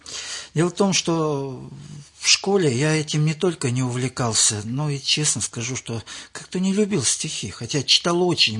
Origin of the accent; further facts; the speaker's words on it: Oryol Oblast, Russia; born there; родился я в Орловской области, и после призыва в ряды советской еще армии, служил в Красноярском крае